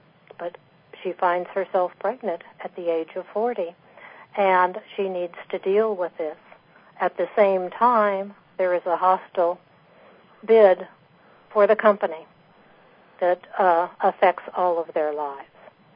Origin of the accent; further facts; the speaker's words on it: West Coast, United States; I'm from the West Coast